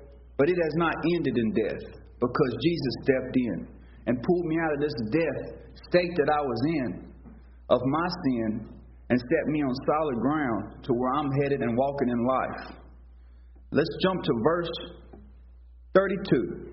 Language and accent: English; North Carolina, United States; I'm from North Carolina. I'm 22 years old.